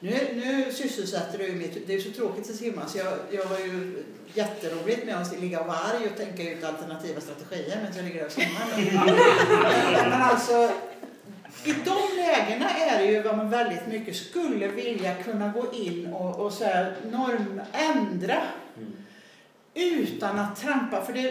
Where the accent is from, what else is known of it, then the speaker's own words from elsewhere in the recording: Sweden; Vi är ju svenskar också